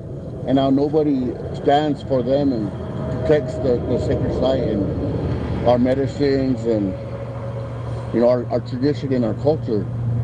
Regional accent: Nevada, United States; From Manahu … I'm from the Walk River Paiute Tribe.

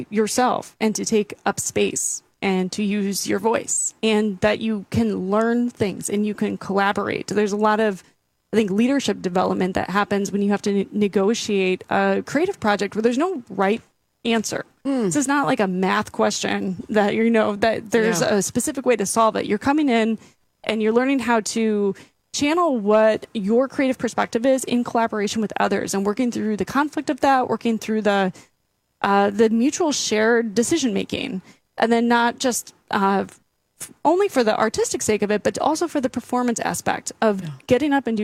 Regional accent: Stevens Point, Wisconsin, United States; especially as a youth growing up in Stevens Point, Wisconsin, is where I grew up.

